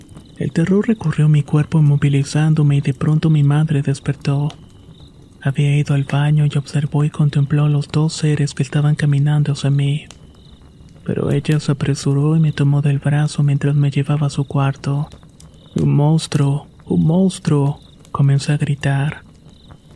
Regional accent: Hidalgo, Mexico; Soy de un pueblo de la Sierra Alta de Hidalgo.

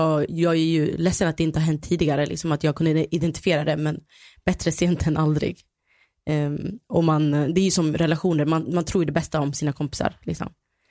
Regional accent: Sweden; jag är andra generationens svensk liksom

